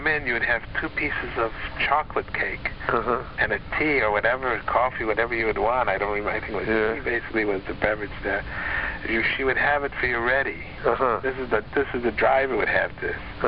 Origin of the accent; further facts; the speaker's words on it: Chicago, Illinois, United States; I'm a guy from Chicago